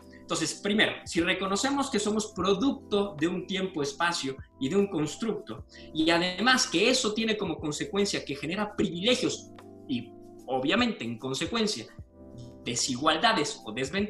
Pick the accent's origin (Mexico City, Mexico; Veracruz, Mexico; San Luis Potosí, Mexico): San Luis Potosí, Mexico; yo crecí en San Luis Potosí, que es una ciudad chica. Ha crecido últimamente, pero cuando yo estaba chavo, era una ciudad particularmente chica. Crecí en una familia tremendamente conservadora. Fue una familia en Opus Dei